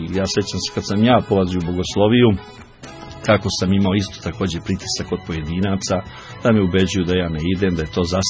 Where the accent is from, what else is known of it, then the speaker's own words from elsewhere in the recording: Kragujevac, Šumadija, Serbia; i ja sam Kragujevčanin i ja